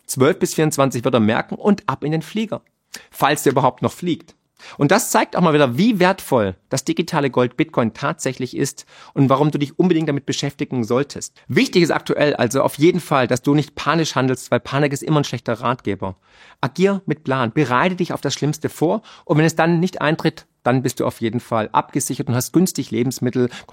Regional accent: Baden-Württemberg, Germany; Mein Rat ist als Schwabe natürlich

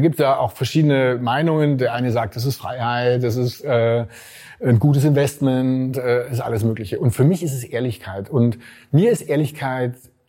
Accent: Ludwigsburg, Baden-Württemberg, Germany; Und ich komme ja hier eben aus Ludwigsburg, Speckgürtel von Stuttgart.

